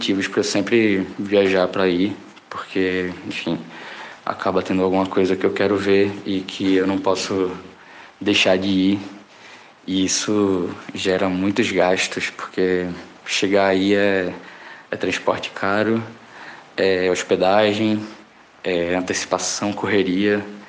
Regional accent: Northeast Region, Brazil; E é muito difícil ser festivaleira sendo nordestina

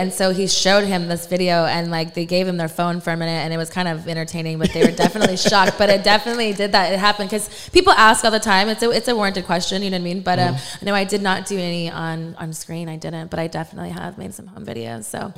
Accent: Texas, United States; My parents are from New York, but I was raised in Texas. I'm a military brat

